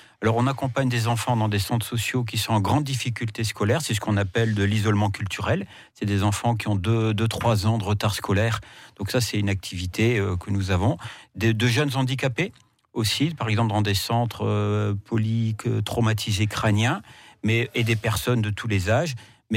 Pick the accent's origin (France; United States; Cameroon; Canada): France; Hauts-de-France; alors moi je travaillais sur Paris, même si je suis ch'ti, hein